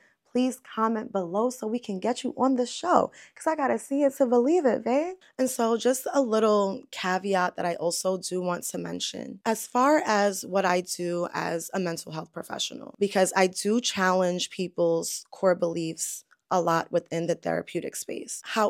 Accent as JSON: {"language": "English", "town": "Bronx", "region": "New York", "country": "United States", "said": "I'm from New York, I'm from the Bronx specifically."}